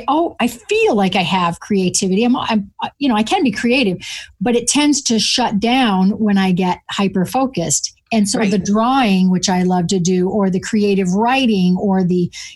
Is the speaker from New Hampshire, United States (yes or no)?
yes; New Hampshire, United States; also born or lived in Colorado, United States / Germany; So I grew up in Northern New Hampshire, and I ended up in Colorado for 25 years after I had a stint in Germany.